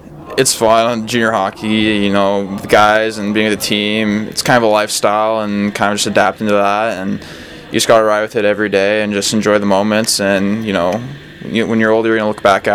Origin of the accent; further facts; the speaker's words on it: Washington, United States; born there; Yeah, I was born in Washington, but actually both my parents are from Alberta, Canada